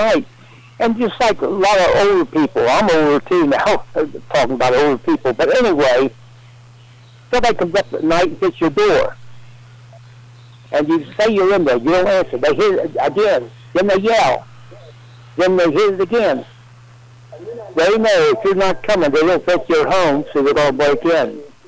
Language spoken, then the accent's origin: English; Marion, United States; because I grew up in Marion, and I know